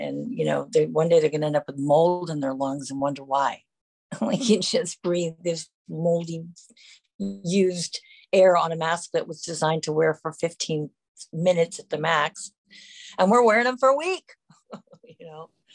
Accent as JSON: {"language": "English", "region": "Florida", "country": "United States", "tie": "born or raised there", "said": "all I wanted to do is move back to Florida. I grew up in Florida."}